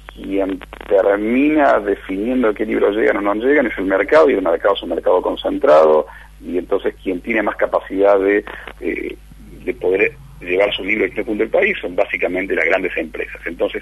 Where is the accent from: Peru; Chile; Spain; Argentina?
Argentina; Córdoba; Digo, interior, yo soy cordobés, digo, a mí nunca me cerró la palabra interior